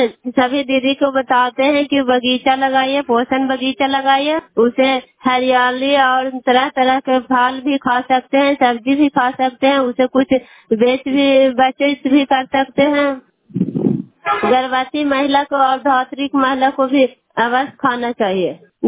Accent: Ranganathpur, Bihar, India; मैं रंगनाथपुर के रहने वाला हूँ।

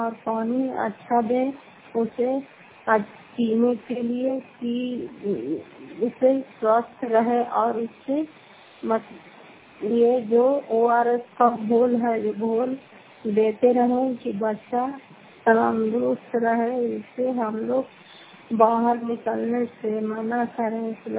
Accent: Fatehpur, Bihar, India; घर फतेहपुर पंचायत मकौटा जिला नालंदा राजपचवाड़ ब्लॉक की निवासी हूँ।

